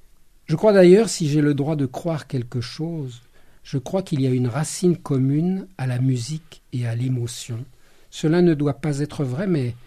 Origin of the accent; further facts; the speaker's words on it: Hauts-de-France, France; Je suis natif du Nord, et dans le Nord, les gens sont très bavards